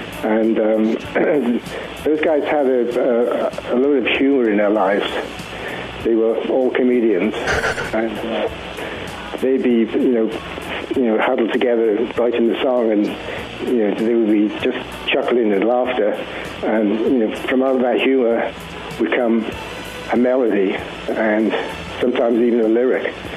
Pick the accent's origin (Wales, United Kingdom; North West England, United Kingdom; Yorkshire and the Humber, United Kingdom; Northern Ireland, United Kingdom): Wales, United Kingdom; Cardiff; in the biggest band that came out of Cardiff, Wales, my hometown, when I was 15 years old.